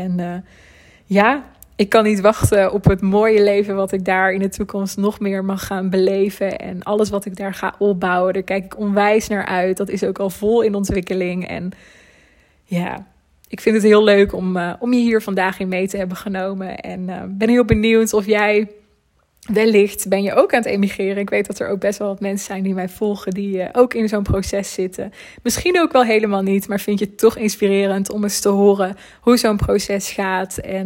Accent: Netherlands; Dat ben ik niet per se, want ik ben toch ook een Hollander. En dat zal ik ook altijd blijven.

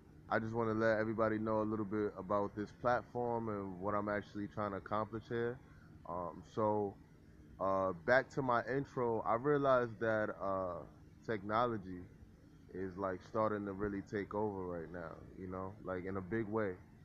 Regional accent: New York, United States; I'm from New York, mind you know what I'm saying? I live in New York, and, you know, I'm from the hood

